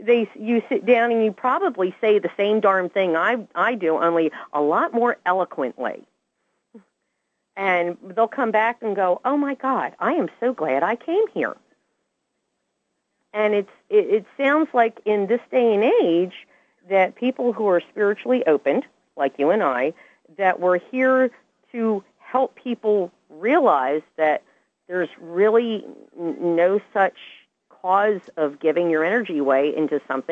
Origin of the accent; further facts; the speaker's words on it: Levittown, Pennsylvania, United States; She happened to have been the very first owner of the house that I grew up in Levittown, PA.